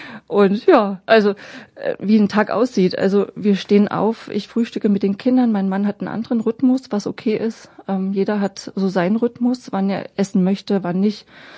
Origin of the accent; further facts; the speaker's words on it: Dresden, Saxony, Germany; now in Braunschweig, Germany; Aber hier in Braunschweig geht das alles noch. Also ich komme ursprünglich aus Dresden.